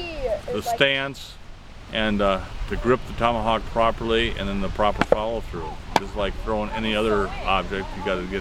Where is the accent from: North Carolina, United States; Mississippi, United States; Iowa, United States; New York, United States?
Iowa, United States; Parkersburg; I'm from Parkersburg, Iowa.